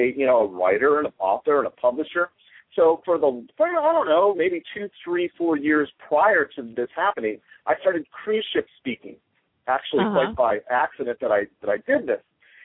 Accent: Chicago, Illinois, United States; I'm basically a kid from the south side of Chicago. I was born in Roseland Community Hospital. On the south side of Chicago, I grew up mostly around the Chicago area

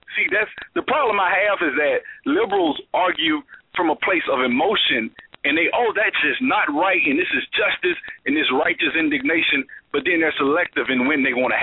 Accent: Alabama, United States; Look, I'm from Alabama. I'm from Alabama.

